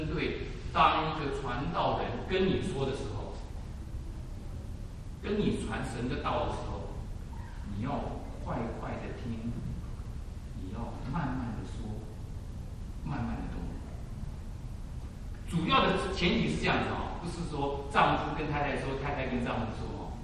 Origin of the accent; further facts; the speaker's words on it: Taiwan; accent: Taiwanese Mandarin; 可是我的台湾国语讲的不好